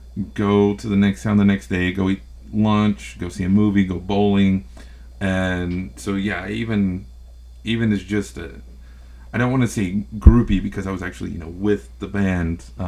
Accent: Texas, United States; But, you know, we're in West Texas. I'm from West Texas.

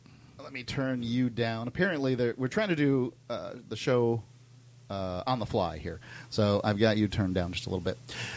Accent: Florida, United States; moved away as an adult; also born or lived in New Hampshire; now in Northern Mariana Islands; New Hampshire years ago, and now my residence is the Commonwealth of the Northern Mariana Islands, but I am originally here from the Gulf Coast of Florida.

